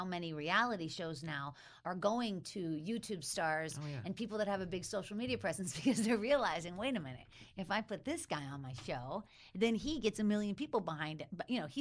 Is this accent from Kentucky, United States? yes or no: no; Pittsburgh, Pennsylvania, United States; because I grew up in Pittsburgh and I know those suburbs